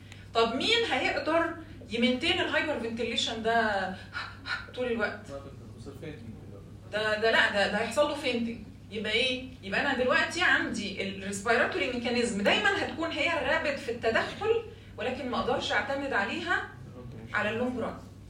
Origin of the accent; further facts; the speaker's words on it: Egypt; لو بتمتحنوا عندنا في مصر في امتحانات الاورال هتطلعوا متخزوقين خزوقه جامده جدا.